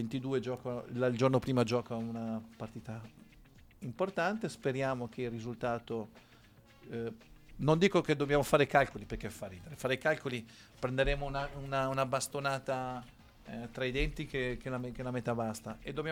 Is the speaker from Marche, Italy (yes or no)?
yes; Ancona, Marche, Italy; è la mia città, non è che io sono a Cesena, come dicono, però sono di Ancona